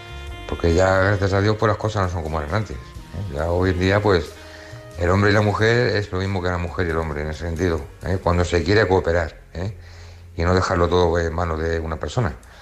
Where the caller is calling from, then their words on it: Móstoles, Community of Madrid, Spain; de Móstoles.